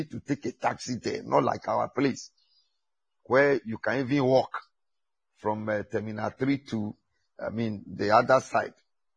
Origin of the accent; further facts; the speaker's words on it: Ghana; And I thank God I'm a Ghanaian. And I thank God for Ghana.